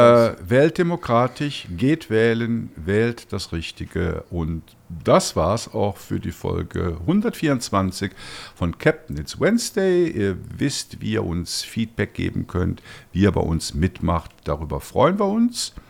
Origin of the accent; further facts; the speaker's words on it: Germany; moved away; weil ich ja vor 31 Jahren weggegangen bin aus Deutschland.